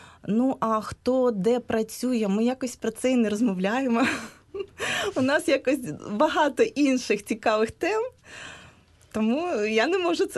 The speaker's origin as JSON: {"language": "Ukrainian", "region": "Kyiv", "country": "Ukraine", "said": "Так, я саме киянка, я вивчала українську тільки у школі. А потім вже навчалася російською"}